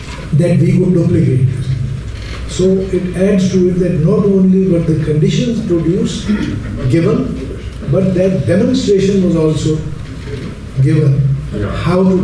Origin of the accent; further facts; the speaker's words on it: Pakistan; My background is nuclear and space. I'm a visitor from Pakistan.